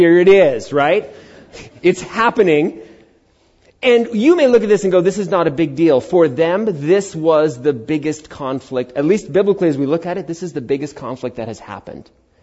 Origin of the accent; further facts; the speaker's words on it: Queens, New York, United States; born there; I was born in Queens, New York, right?